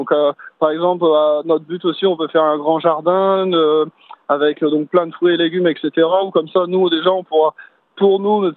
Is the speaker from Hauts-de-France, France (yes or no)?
yes; Hauts-de-France, France; En fait, moi, je viens de Picardie, donc je viens de campagne à la base, j'ai grandi dans une ferme